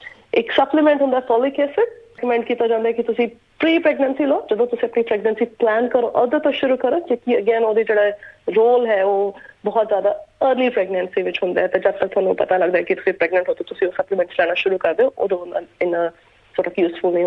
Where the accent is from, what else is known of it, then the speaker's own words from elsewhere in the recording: Punjab, India; moved away as an adult; now in Melbourne, Australia; ਮੈਂ ਪਿੱਛੇ ਤੋਂ ਇੰਡੀਆ ਤੋਂ ਹਾਂ, ਪੰਜਾਬੀ ਹਾਂ ਬੇਸਿਕਲੀ, ਪਰ 9 ਸਾਲ ਪਹਿਲੇ ਅਸੀਂ ਇੱਥੇ ਆ ਗਏ ਸੀ, ਹੁਣ ਤੱਕ ਇੱਥੇ ਹੀ ਹਾਂ। ਸੋ ਮੈਂ ਇੱਥੋਂ ਆਪਣੇ ਹਸਬੈਂਡ ਨਾਲ ਮੂਵ ਕੀਤੀ ਹੈ, ਪਿਛਲੇ 9 ਸਾਲ ਤੋਂ ਇੱਥੇ ਮੈਲਬਰਨ ਵਿੱਚ ਬੇਸਡ ਹਾਂ।